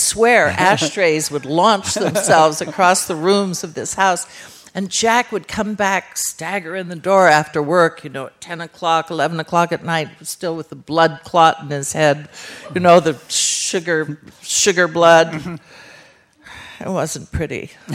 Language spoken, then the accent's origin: English; Ireland; I grew up in the land of stories, I grew up in Ireland. Everything's a story in Ireland, you know.